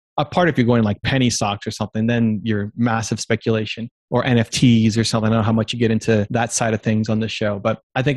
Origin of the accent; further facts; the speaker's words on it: Canada; I'm Canadian